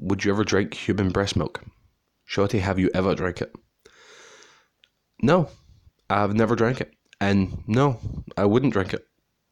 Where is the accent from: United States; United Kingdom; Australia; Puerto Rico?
United Kingdom; Scotland; I'm from Scotland, which is in Britain.